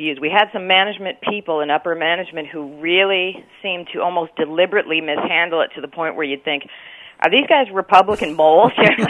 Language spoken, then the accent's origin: English; New Jersey, United States; I am from New Jersey originally. New Jersey.